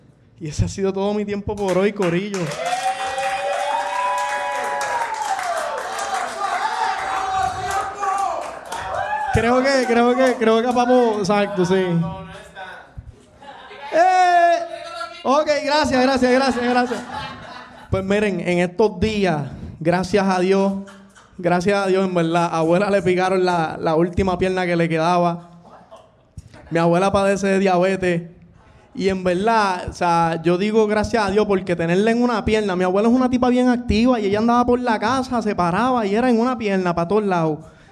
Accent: Trujillo Alto, Puerto Rico; Yo soy de Trujillo Alto

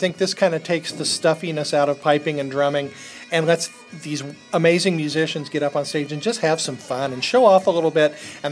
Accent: Kansas City, Kansas, United States; now in Ulster; I'm over from Kansas City, over in the States, Kansas City, Kansas.

